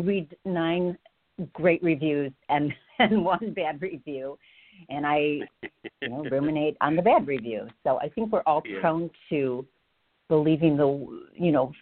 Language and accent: English; Lansing, Michigan, United States; I was born and raised in Lansing, and I came back here after college and met my husband, and I'm still here.